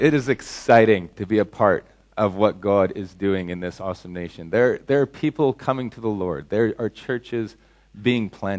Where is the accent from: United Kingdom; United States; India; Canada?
Canada; now in Indonesia; I know I'm originally from Canada, but you know I've been in Indonesia 9 years now, and my Canadian toughness for resisting the cold has kind of melted away